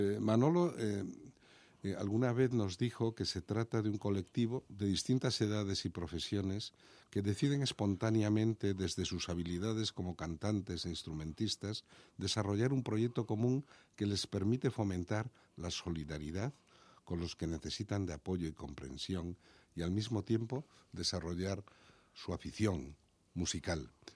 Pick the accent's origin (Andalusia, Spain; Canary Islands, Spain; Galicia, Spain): Galicia, Spain; y nosotros tenemos el sueño, como gallegos que somos, que hagan el Camino de Santiago.